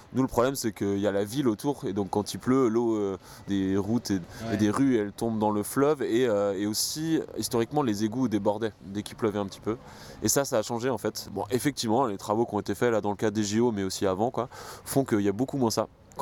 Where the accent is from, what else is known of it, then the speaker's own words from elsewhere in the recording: France; now in L'Île-Saint-Denis, France; Moi, je viens des bords de Loire à l'origine et je rêvais de la Loire tout le temps, tout en habitant sur l'île Saint-Denis